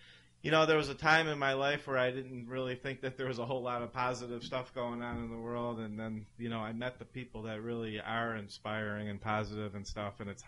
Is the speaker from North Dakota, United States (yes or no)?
no; Ohio, United States; You know, I have a niece, you know, I come from Ohio and we never, you know, at least the world that we grew up around wasn't a lot of talk about environmental type stuff or anything.